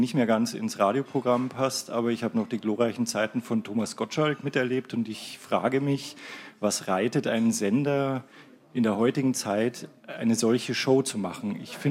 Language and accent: German; Berlin, Germany; ich komme aus dem Friedrichshain